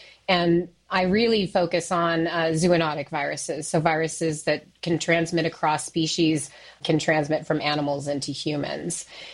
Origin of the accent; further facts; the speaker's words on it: United States; And as you pointed out, I am American. I've been very interested in what's happening in my home country with regard to public health.